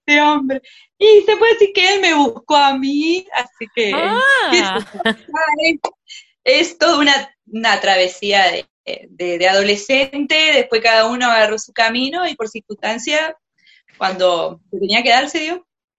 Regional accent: María Luisa, Entre Ríos, Argentina; Nací en María Luisa. Realicé mi secundaria en María Luisa sin tener conocimiento que en Crespo tenía la secundaria, porque yo vivía en el campo de María Luisa.

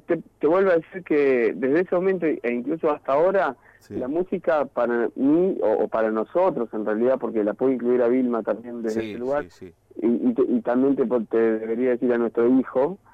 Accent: Cipolletti, Río Negro, Argentina; also born or lived in Coronel Dorrego; yo soy venido, digamos, de Cipolletti y de Río Negro, provincia de Río Negro. Nacido en provincia de Buenos Aires, en Coronel Dorrego, pero viví casi siempre ahí en Río Negro.

